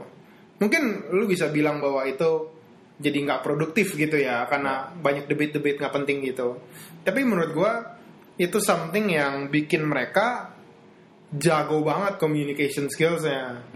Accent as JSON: {"language": "Indonesian", "country": "Indonesia", "said": "kita kan sebenarnya physically dari kayak ras yang sama lah gitu kan, sama-sama Batak gitu. Dan maksudnya sama-sama orang Indonesia gitu-gitu."}